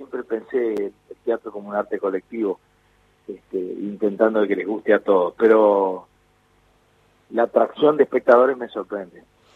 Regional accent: Argentina; como somos los argentinos

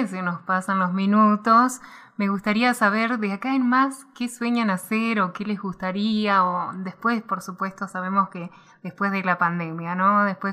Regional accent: Bariloche, Río Negro, Argentina; somos de Bariloche

